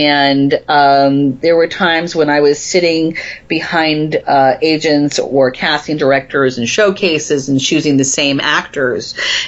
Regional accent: Florida, United States; And I grew up in Florida, and when I came up here because I got a job at Stage Door Manor, which is up in the Catskills.

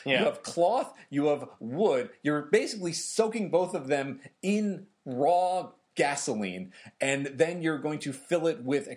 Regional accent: New Jersey, United States; also born or lived in Green Bay, Wisconsin; I am also from New Jersey. We're broadcasting from New Jersey.

